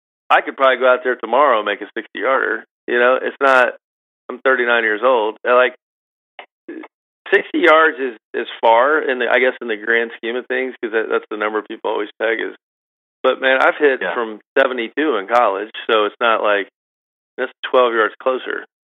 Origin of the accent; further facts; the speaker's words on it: Augusta, Georgia, United States; Growing up in Augusta is like almost like being born in Scotland.